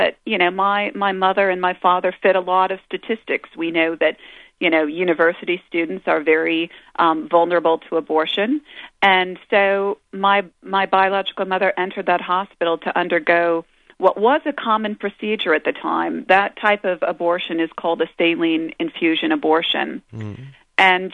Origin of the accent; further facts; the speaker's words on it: Iowa, United States; I'm from Iowa.